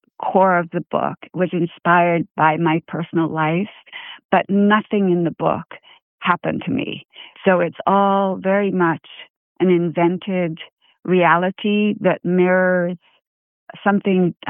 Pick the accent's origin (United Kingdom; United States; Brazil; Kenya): Brazil; that emotional reality that I lived with growing up in Brazil, 1960s, 1970s Brazil.